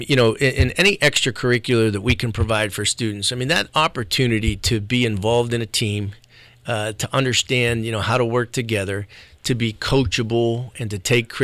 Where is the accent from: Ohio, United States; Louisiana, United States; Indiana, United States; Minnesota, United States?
Ohio, United States; Struthers; now in Marion, United States; growing up in Youngstown and specifically Struthers